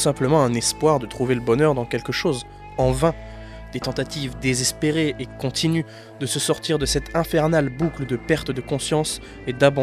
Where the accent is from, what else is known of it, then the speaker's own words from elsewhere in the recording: France; parce que je suis français